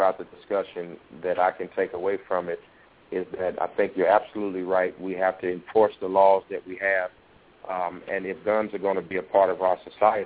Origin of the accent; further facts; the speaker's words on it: Gary, Indiana, United States; I was born and raised in Gary, Indiana, and I know crime and have witnessed it and grew up around it all too well.